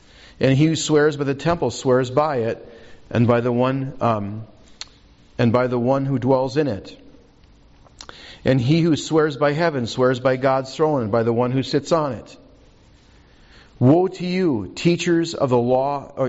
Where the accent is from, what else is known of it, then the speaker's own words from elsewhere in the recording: Minnesota, United States; See, you lived out west. I grew up in Minnesota. It rained half the time.